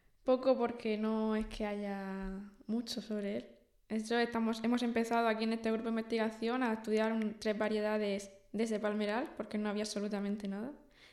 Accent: Orihuela, Valencian Community, Spain; Sí, claro, además soy de Orihuela

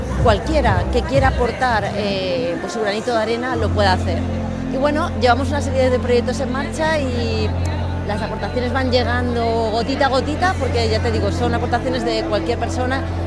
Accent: Elche, Valencian Community, Spain; Yo no soy alicantina, yo soy licitana. También vengo de un lugar donde la pólvora es muy importante

